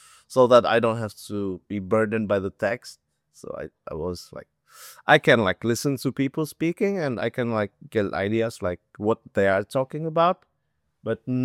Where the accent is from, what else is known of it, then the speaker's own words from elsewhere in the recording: Czechia; also born or lived in Hanoi, Vietnam; But I was born in Hanoi in 91. And after like 3 years spent in Vietnam, we moved back to Europe, but this time to Czech Republic, which is like next to Germany.